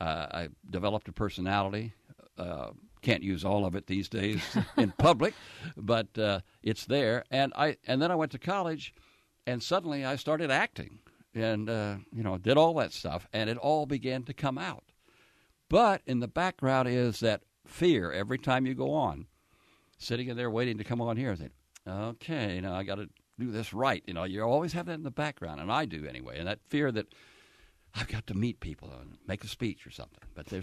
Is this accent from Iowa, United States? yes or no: no; Oklahoma, United States; accent: Southern; Well, I was from Oklahoma, and when I went in the Navy, I hadn't been outside the state of Oklahoma except to come to visit my relatives in Texas who had a worse southern accent than I had.